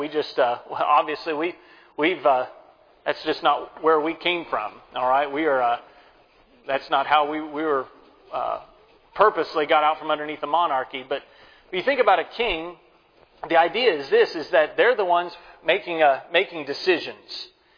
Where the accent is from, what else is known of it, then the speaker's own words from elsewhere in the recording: United States; As an American, I can understand that.